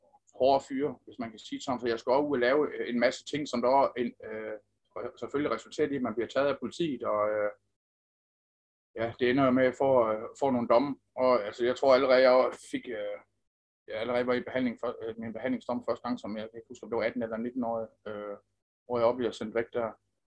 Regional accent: Randers, Central Denmark Region, Denmark; jeg er født og opvokset i Randers

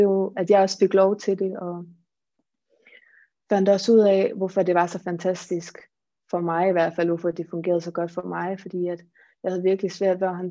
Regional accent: Aarhus, Central Denmark Region, Denmark; Jeg er en Aarhus pige. Jeg er født i Aarhus.

